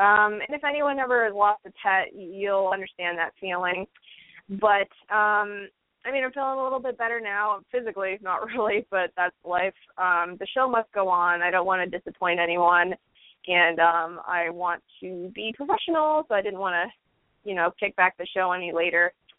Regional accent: New England, United States; I mean, it's really cool because I'm from New England, and the Patriots are playing for the Super Bowl.

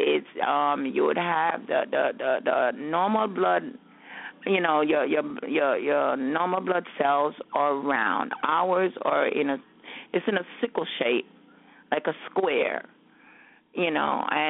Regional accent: Jamaica; now in United States; I'm from Jamaica, and when I came to the United States

